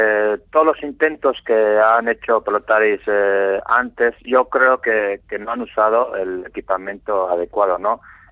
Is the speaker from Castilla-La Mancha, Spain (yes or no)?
no; Basque Country, Spain; el resto somos de allí, ¿no? Del País Vasco.